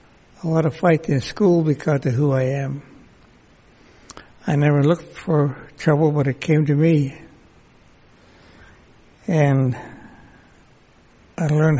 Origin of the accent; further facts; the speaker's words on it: Haines, Alaska, United States; But I grew up here in Haines umpteen hundred years ago.